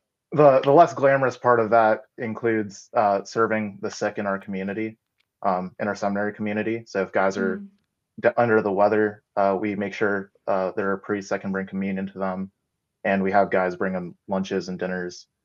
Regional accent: Tampa, Florida, United States; I've been here, born and raised in Tampa, Florida.

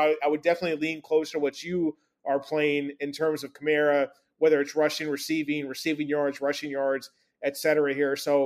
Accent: Fort Myers, Florida, United States; born there; now in Bradenton, United States; I was born in Fort Myers. It's about an hour south of where I live here in Bradenton, Sarasota

